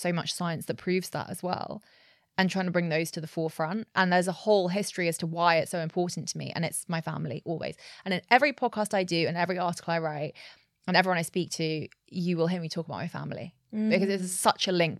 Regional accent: United Kingdom; accent: British; switching between you're British and I have a British, strong British accent.

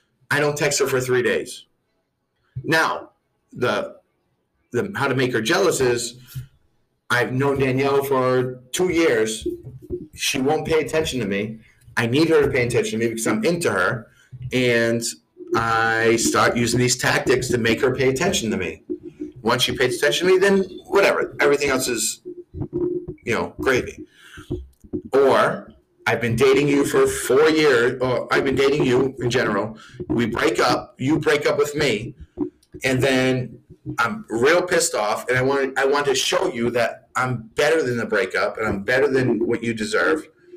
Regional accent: Rhode Island, United States; I'm from Rhode Island.

